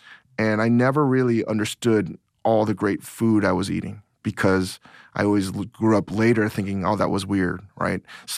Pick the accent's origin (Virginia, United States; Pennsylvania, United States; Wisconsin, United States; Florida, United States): Virginia, United States; also born or lived in Asia / New York City, United States; And the fact of the matter is I grew up in Northern Virginia to Korean parents, and then I spent a lot of time in Asia and then a lot of time in New York City.